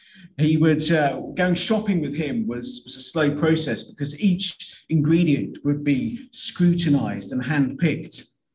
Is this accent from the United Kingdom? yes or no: yes; United Kingdom; I'm sure that's the case, but it can be embarrassing being British and abroad, can't it? By what some of us do. I can't help but think, what do people think about the British when we are abroad?